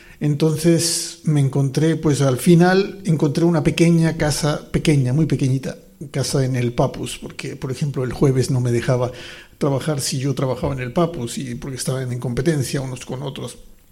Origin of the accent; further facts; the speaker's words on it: Mexico; accent: Mexican; now in Spain; Antes de eso, pues me crié en México, que se me notará en el acento. Me vine para acá